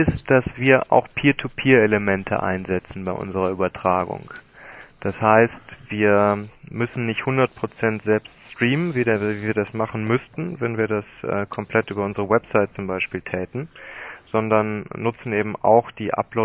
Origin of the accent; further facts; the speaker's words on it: Cologne, North Rhine-Westphalia, Germany; Ich bin Kölner, ja.